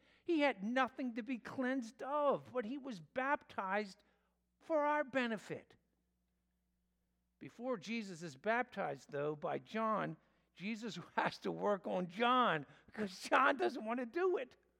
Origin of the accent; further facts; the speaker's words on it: England, United Kingdom; As English people, we don't really connect what we should because it's no fault of our own. We're not speaking Hebrews.